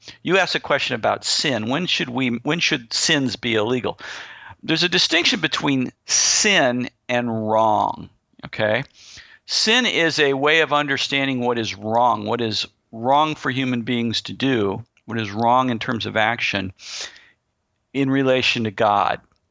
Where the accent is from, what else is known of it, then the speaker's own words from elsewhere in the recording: St. Louis, Missouri, United States; also born or lived in San Diego; now in Bay Area, United States; We're from St. Louis. We moved to San Diego. We had the Padres.